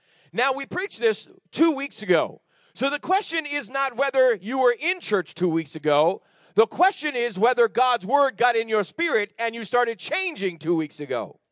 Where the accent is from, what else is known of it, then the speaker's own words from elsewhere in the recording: New England, United States; I mean, I'm from New England, and they're stoic up there